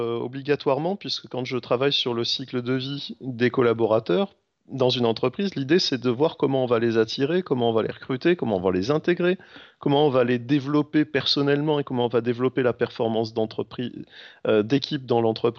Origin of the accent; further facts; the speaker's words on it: Provence-Alpes-Côte d'Azur, France; D'où je viens? Je suis un pur produit des Hautes-Alpes. Les Alpes vraies, 300 jours de soleil par an.